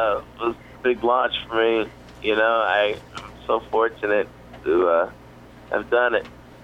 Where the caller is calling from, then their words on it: Evansville, Indiana, United States; Don't mean to brag, Evansville, Indiana.